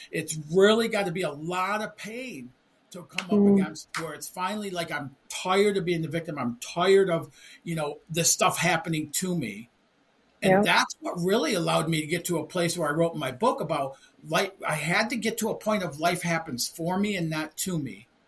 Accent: Detroit, Michigan, United States; You know, and I worked for a long time and growing up in Detroit, man, my mom was full Italian growing up with their family.

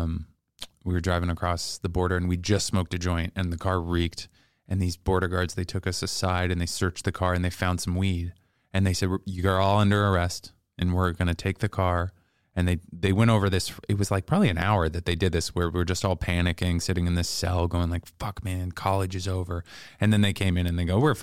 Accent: Seattle, Washington, United States; No, I'm from Seattle.

